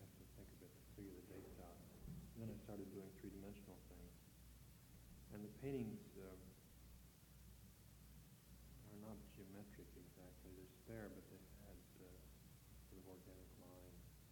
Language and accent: English; Missouri, United States; born there; also born or lived in Middle West; I was born in Missouri and lived around the Middle West and moved to Philadelphia during World War II.